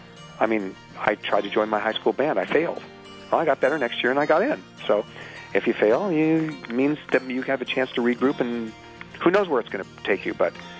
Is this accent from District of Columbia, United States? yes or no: no; Seattle, Washington, United States; good thing I grew up in Seattle.